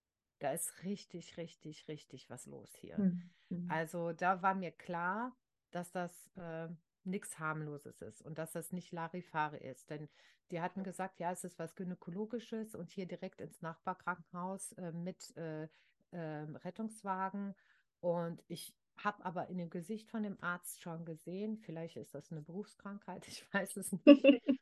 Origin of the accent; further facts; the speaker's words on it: Rhineland, Germany; Bei uns im Rheinland war dann auch Karneval.